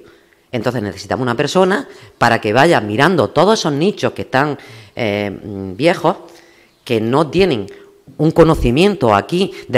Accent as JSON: {"language": "Spanish", "town": "Los Martínez", "region": "Andalusia", "country": "Spain", "said": "todas esas barriadas que ahora están despobladas, yo soy de una de ellas, soy de Los Martines, por eso lo conozco bastante bien"}